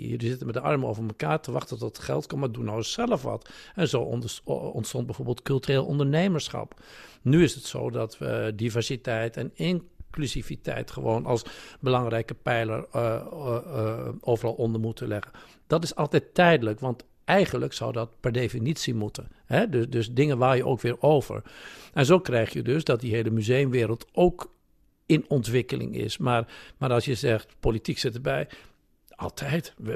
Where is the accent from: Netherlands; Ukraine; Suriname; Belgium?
Netherlands; Assen, Drenthe; Ik zei, nee, Drenthe. Hij zei, dan is het goed.